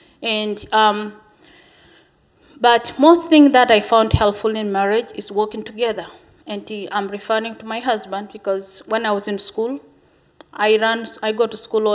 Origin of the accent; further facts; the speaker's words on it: Tanzania; I'm originally from Tanzania and married to Joseph from Kenya.